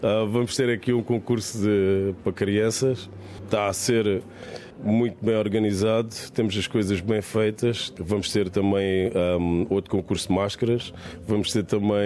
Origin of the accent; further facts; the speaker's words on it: Portugal; Fazíamos na escola também, aprendemos a fazer na escola, depois fazíamos em casa